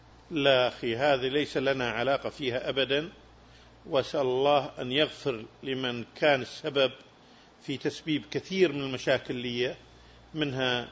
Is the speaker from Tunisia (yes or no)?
no; Kuwait; قلت لهم أنا من الكويت والكويت بأرض مكة